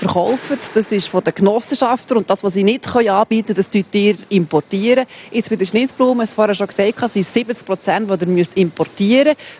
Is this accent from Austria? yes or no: no; Switzerland